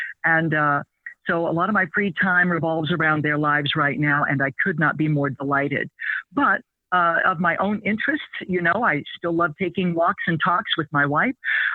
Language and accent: English; Midwest, United States; So like many people, I grew up in a broken home. I grew up in the American Midwest in a church culture with a church on every corner.